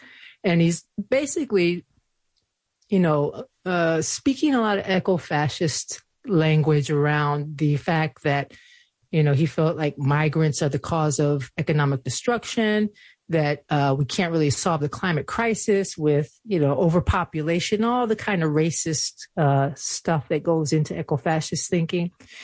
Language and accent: English; Buffalo, New York, United States; killing of 10 African-Americans in Buffalo, New York, my hometown.